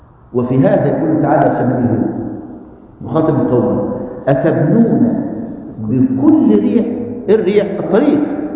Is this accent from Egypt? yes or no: yes; Egypt; الأهرامات الموجودة عندنا في مصر